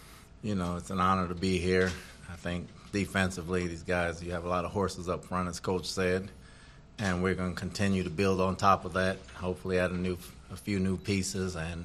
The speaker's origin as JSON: {"language": "English", "town": "Elizabeth", "region": "New Jersey", "country": "United States", "said": "And we're both from New Jersey. He's from Hackensack. I'm from Elizabeth, so we have plenty of run-ins."}